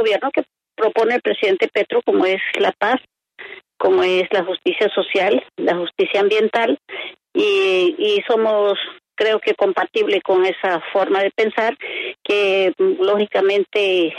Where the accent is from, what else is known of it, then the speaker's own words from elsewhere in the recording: Cesar, Colombia; born there; yo soy indígena arhuaca, de la Sierra Nevada, y en el departamento del Cesar.